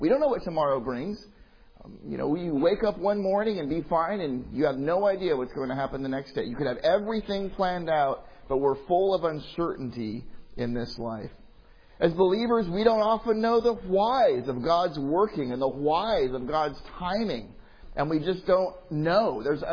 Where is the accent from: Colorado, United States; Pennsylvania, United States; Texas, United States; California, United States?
California, United States; I'm from California, so everything that comes out of California is truth.